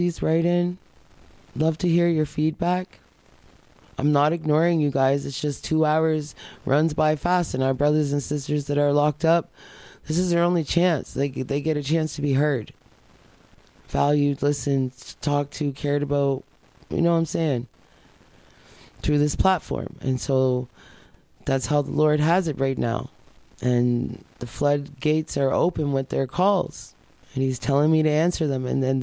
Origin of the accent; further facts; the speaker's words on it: Detroit, Michigan, United States; I know what that is because I'm from Detroit, okay? And I come from the struggle. And our people in Detroit, they're happy no matter what.